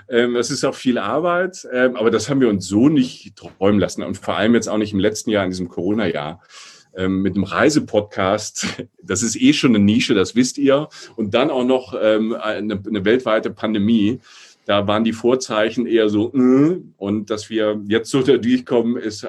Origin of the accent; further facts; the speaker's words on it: Rhineland-Palatinate, Germany; ich bin aus der Pfalz, von der Weinstraße.